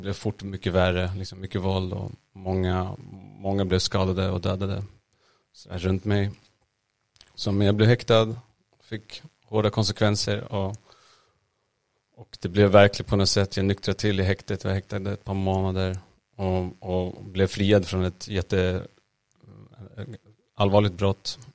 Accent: Stockholm, Stockholm County, Sweden; Jag är uppvuxen i Hässelby och Vällingby, västra Stockholm. Jag har bott där största delen av livet.

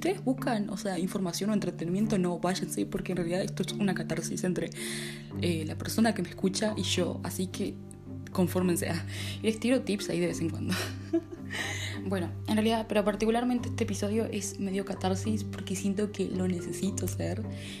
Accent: Uruguay; yo soy como los uruguayos que encaran recién luego de Semana Santa el año.

